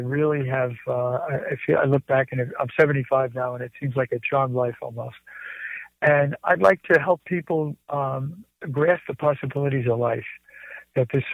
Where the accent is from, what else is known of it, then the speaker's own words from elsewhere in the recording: New York City, New York, United States; I was raised in New York City in the wintertime, and my grandfather's dairy farm about 200 miles from there, upstate New York, in the summer.